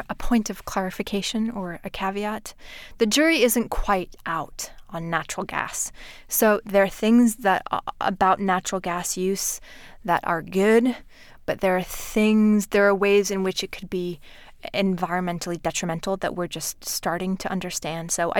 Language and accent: English; New York, United States; born there; I take a special pride in New York because I am a New Yorker by birth.